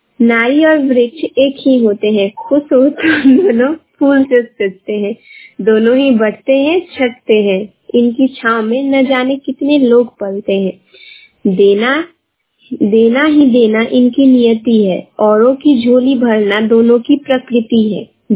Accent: Lalgarh, India; और मैं लालगढ़ से हूँ।

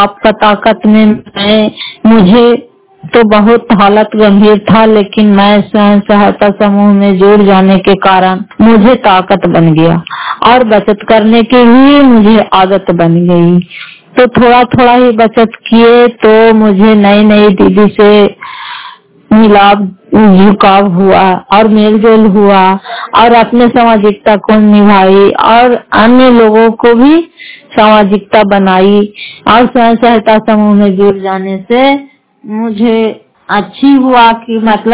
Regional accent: Fatehpur, Bihar, India; घर फतेहपुर, पंचायत मकावता, जिला नालंदा और करार पसरा प्रखंड की निवासी हूँ।

